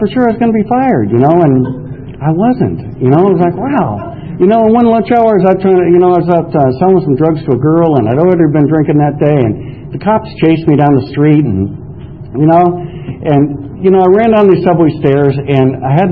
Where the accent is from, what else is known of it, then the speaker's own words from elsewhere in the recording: California, United States; You know, and we're both from Marin County.